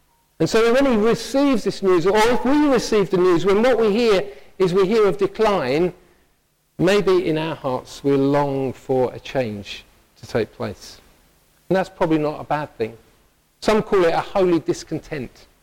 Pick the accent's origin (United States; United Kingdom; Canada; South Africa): United Kingdom; But as white British people particularly, some from other cultures may lean the other way, which is absolutely fantastic. But for us white British, sometimes we forget our emotions or we push them down.